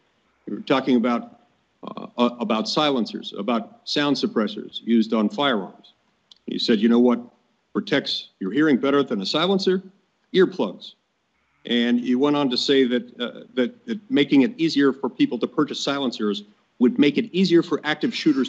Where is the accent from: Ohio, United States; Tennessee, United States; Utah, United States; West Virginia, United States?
Utah, United States; Salt Lake City; the Salt Lake Tribune, my hometown paper